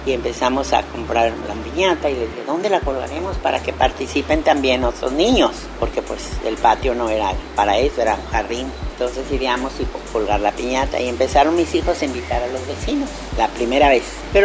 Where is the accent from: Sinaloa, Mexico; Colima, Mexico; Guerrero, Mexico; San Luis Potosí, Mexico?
Colima, Mexico; also born or lived in Mexico City; Yo vivía en México, no soy de allá, soy de Colima. Ya teníamos como 10 años, o 8 años, 9, viviendo en la Ciudad de México.